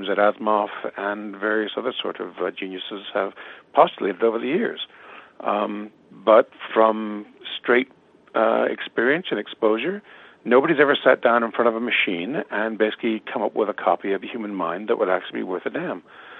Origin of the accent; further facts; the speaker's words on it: Canada; And so as a Canadian scientist working for the Americans, I basically decided, you know, to branch out from academia.